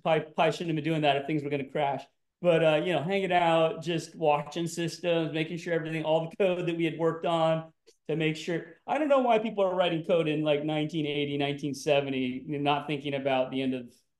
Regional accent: Oregon, United States; I'm an Oregon Duck, so I went to school in Oregon. I'm born and raised in Oregon. I went to University of Oregon.

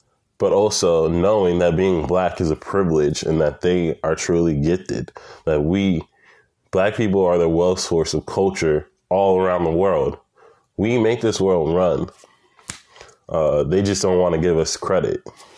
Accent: United States; And I'm Black because I grew up in America. I was born here. I grew up here.

